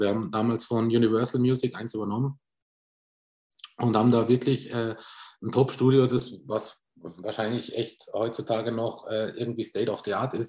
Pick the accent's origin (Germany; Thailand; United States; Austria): Austria; Tyrol; Ich bin aus Tirol.